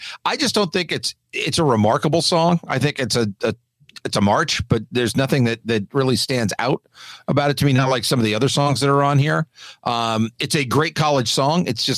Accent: West Coast, United States; growing up on the West Coast, watching Pac-12, Pac-10 football for years.

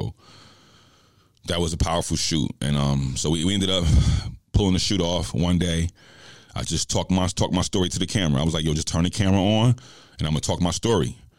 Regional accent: New York, United States; You know, I'm from New York. You already know what it is.

